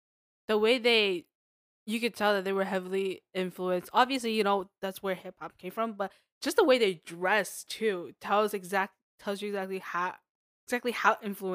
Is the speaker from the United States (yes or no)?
no; Canada; because we grew up in Canada